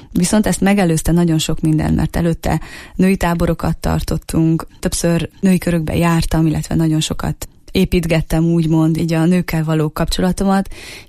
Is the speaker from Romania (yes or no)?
yes; Transylvania, Romania; Nagyon fontos hangsúlyoznom, hogy én Erdélyből származom, és túravezetéssel foglalkoztam